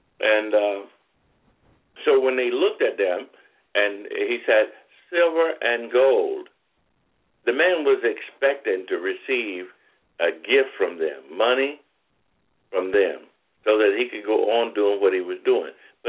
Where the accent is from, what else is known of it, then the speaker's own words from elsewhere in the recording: Alabama, United States; I'm born and raised in Alabama, and, you know, we didn't have much